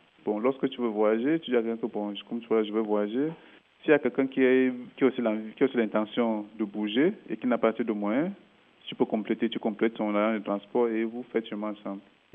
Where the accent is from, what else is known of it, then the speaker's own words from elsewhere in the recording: Central African Republic; moved away as an adult; Je viens de la RCA, République centrafricaine. Bon, j'ai quitté mon pays il y a cela environ 3 ans.